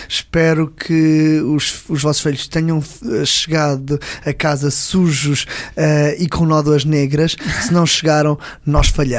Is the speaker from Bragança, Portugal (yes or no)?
yes; Mirandela, Bragança, Portugal; born there; Sim, nascemos em Mirandela. Eu nasci em Mirandela